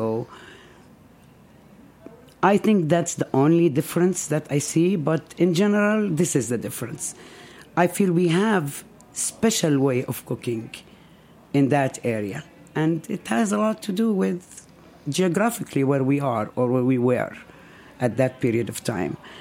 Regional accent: Nazareth, Northern District, Israel; I'm from Nazareth.

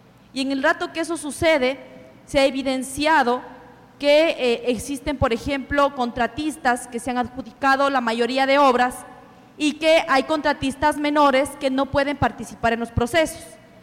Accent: Ecuador; Yo debo mencionar como ecuatoriana que nosotros también estamos pasando por momentos muy complicados en nuestro país

